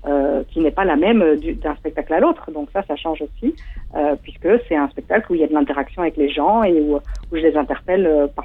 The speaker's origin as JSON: {"language": "French", "country": "Belgium", "said": "Je suis belge, ça s'entend ou pas?"}